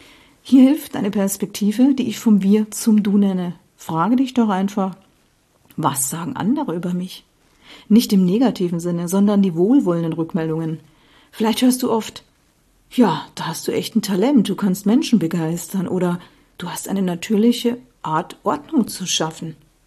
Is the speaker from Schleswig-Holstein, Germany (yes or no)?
no; Bavaria, Germany; bei uns damals im Ort, bei dem ich aus der Oberpfalz, wo ich herkomme